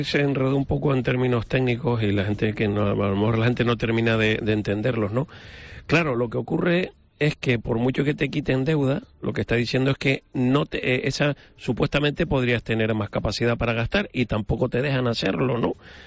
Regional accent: Spain; y después como español, sí que vas a seguir pagando la deuda, como uno más.

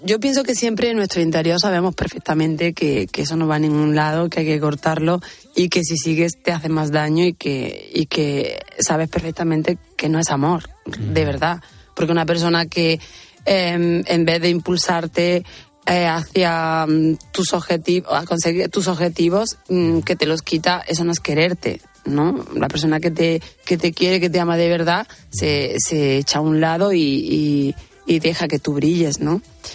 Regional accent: Andalusia, Spain; sí se me nota que soy andaluza, que soy española, por Dios

